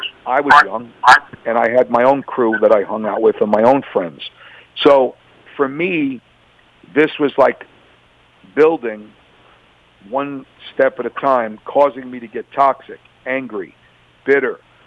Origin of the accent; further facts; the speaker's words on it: Staten Island, New York, United States; I grew up in Staten Island in a predominantly white community, like 90% white community. You know, I'm Italian and Irish by heritage, and I grew up with all people like me.